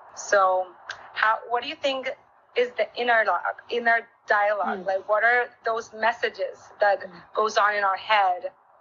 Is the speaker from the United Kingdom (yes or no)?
no; Venezuela; I'm from Venezuela.